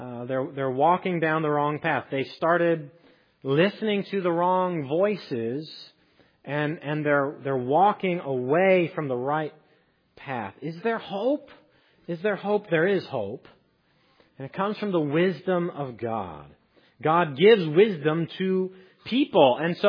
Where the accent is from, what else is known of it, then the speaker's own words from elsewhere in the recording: Iowa, United States; Now, listen, I'm from Iowa. I'm not ready for this stuff.